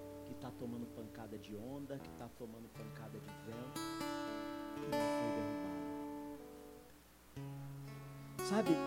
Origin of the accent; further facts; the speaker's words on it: Rio de Janeiro, Brazil; Como eu falei, eu sou do Rio, minha família está no Rio.